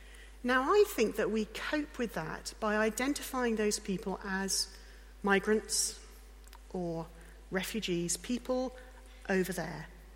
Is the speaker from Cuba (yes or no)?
no; United Kingdom; If I'm traveling, then the first thing about my identity after my name on my passport is that I'm British. I belong to this country.